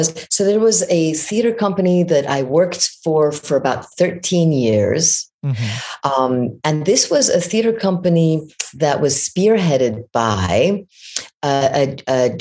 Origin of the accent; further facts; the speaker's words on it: Iran; born there; first language fa; English is a second language; So technically Farsi is, because I was born in Iran, but because of growing up here, English has become my native language.